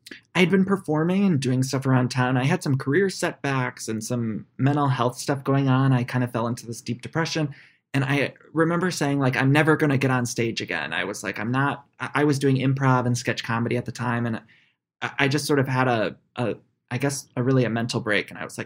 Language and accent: English; Ohio, United States; I was Ohio.